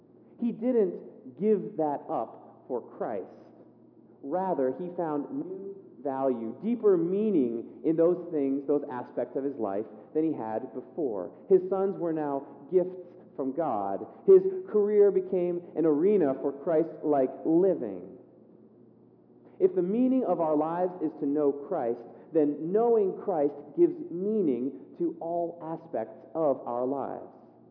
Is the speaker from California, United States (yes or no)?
yes; California, United States; When I was growing up in California, back with my clock radio, my church in the summertime would take a yearly mission trip down to the northern slums of Mexico, just outside of Tijuana.